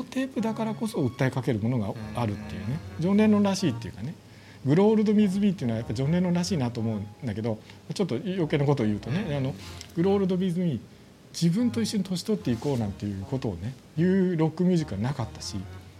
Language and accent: Japanese; Kichijoji, Tokyo, Japan; うちの地元の吉祥寺